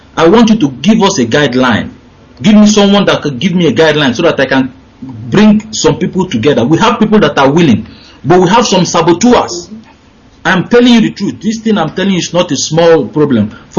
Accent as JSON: {"language": "English", "town": "Umuoji", "region": "Anambra", "country": "Nigeria", "lives_now": "Las Palmas, Spain", "said": "I'm from Umuoji."}